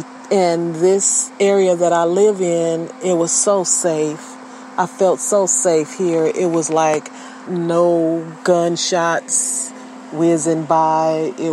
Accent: Richmond, United States; It feels very painful that a place that I grew up in Richmond, that now I'm forced to leave.

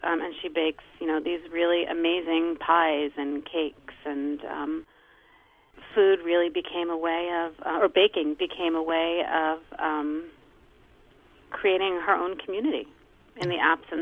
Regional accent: East Coast, United States; But I grew up on the East Coast with, you know, frozen orange juice.

